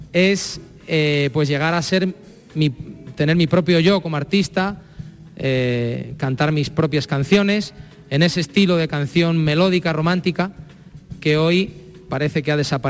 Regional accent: Salamanca, Castile and León, Spain; Mi tierra es mi tierra, yo soy salmantino, soy castellano, y en el habla se me nota que no soy andaluz, ¿no?

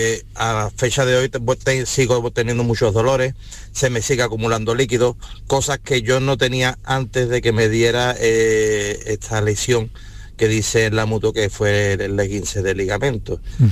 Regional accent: Seville, Andalusia, Spain; soy de Sevilla. Tengo 51 años

